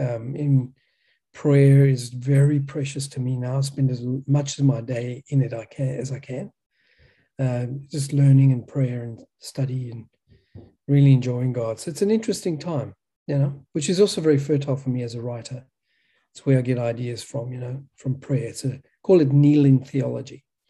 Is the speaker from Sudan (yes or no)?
no; Australia; We've been living, we're from Australia.